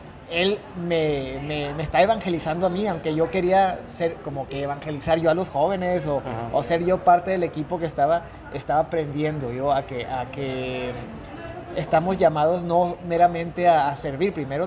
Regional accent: Meoqui, Chihuahua, Mexico; que decidí salir fuera de mi ciudad natal. Yo soy de Meoqui, de por allá pegado a Delicias, a 1 hora de Chihuahua, Chihuahua.

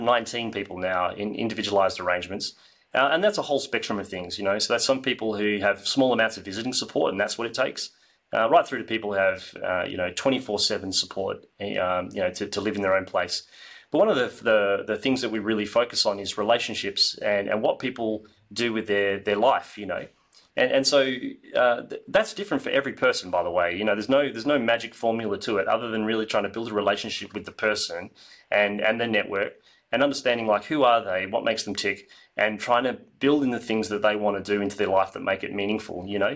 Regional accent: Western Australia, Australia; where we grew up outside of Perth

